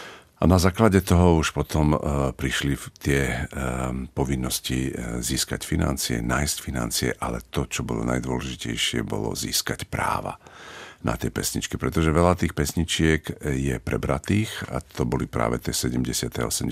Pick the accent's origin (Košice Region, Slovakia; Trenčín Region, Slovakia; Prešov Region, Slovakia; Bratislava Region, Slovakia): Trenčín Region, Slovakia; Chynorany; keď som mu bol povedať v Chynoranoch, odkiaľ som